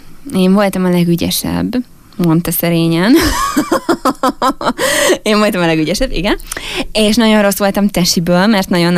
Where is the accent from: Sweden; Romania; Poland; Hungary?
Hungary; Nagykanizsa, Zala; Nem, én Nagykanizsán nőttem fel, mert én zalai vagyok, és akkor a férjem révén fújt ide a szél.